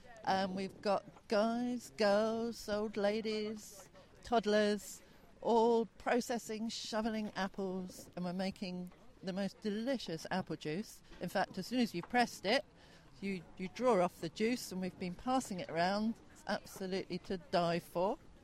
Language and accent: English; Cobnor, South East England, United Kingdom